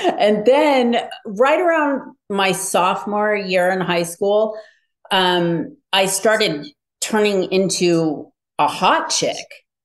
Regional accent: Las Vegas, Nevada, United States; born there; I was born in Las Vegas.

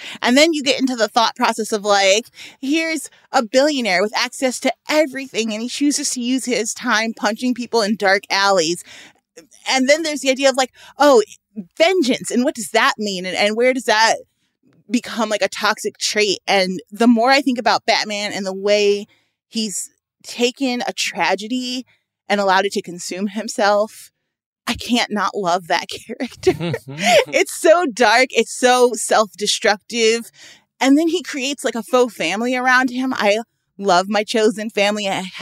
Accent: Chicago, Illinois, United States; I'm from Chicago, one of the most politically corrupt places in the world.

